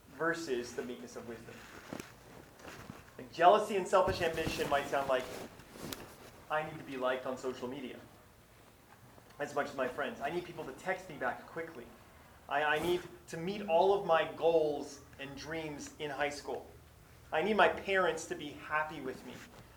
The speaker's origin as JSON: {"language": "English", "region": "Alabama", "country": "United States", "tie": "born or raised there", "said": "Growing up, I grew up in Alabama, I guess, and my dad was a pastor growing up."}